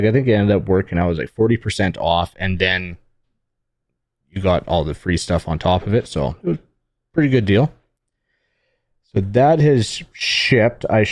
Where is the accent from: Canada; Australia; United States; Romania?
Canada; growing up in Canada, I've never even heard of it.